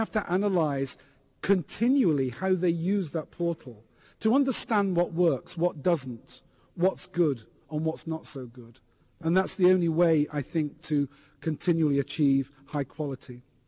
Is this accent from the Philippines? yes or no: no; England, United Kingdom; I'm English and I live in England. Well, almost.